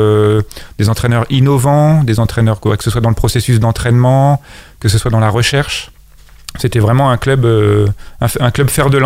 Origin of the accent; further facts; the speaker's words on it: Vernon, Normandy, France; born there; also born or lived in Savoie; moi je suis un enfant de l'Avenir de Vernon, je suis né à Vernon